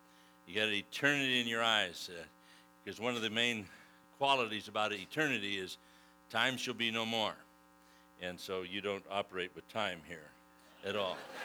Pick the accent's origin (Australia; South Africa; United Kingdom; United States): United Kingdom; Scotland; And I'm a Scotsman, so there's a deal on everything you do.